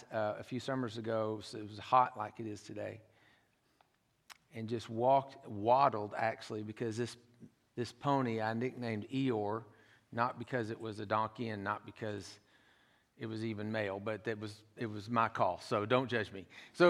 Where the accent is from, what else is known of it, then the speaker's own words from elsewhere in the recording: Tyler, Texas, United States; And I grew up in Tyler, raised by a pack of golfers.